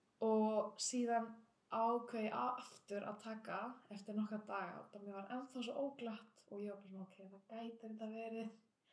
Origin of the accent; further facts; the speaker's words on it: Honduras; Icelandic is a second language; now in Iceland; ég kem frá Honduras